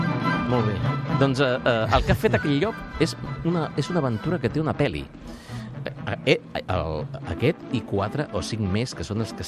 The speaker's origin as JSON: {"language": "Catalan", "region": "Catalonia", "country": "Spain", "tie": "born or raised there", "said": "vaig estar tota la meva infantesa i part de la meva joventut a les Gavarres"}